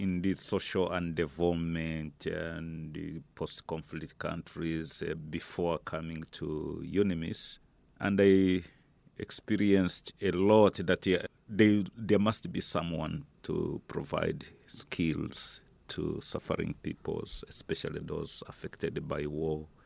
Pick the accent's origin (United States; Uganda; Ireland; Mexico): Uganda; I'm from Uganda by nationality.